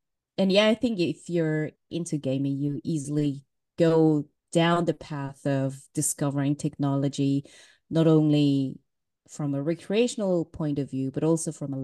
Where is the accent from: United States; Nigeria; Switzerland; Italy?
Switzerland; So I'm originally from Korea, but I was born and raised in Switzerland.